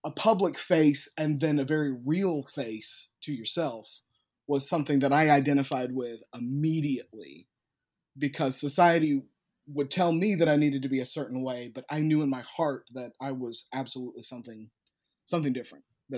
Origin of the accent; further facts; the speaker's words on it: the South, United States; And growing up in the South was a little bit of a dodgy situation sometimes